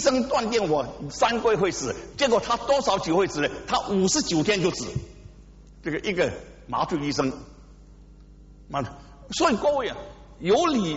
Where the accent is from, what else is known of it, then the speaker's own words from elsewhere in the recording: Singapore; 因为我新加坡人